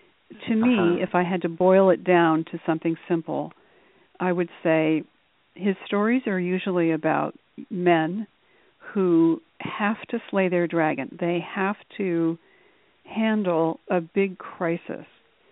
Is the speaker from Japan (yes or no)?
yes; Japan; I grew up in Japan, which was a very rich, wonderful experience. I went to a school with 40 nationalities represented by the student body.